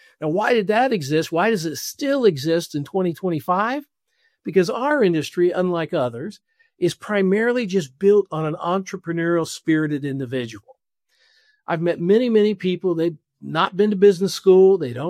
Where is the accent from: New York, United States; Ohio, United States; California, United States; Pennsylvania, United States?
Ohio, United States; Columbus; someone right here in my hometown in Columbus, Ohio